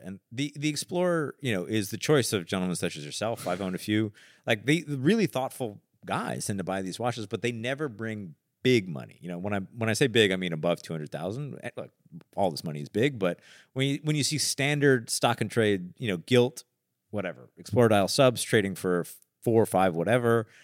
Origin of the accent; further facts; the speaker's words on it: New York, United States; I'm from New York, as you know.